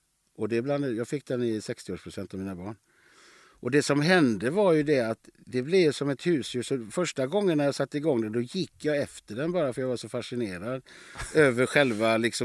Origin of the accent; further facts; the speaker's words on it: Gothenburg, Västra Götaland County, Sweden; Men jag är från Göteborg.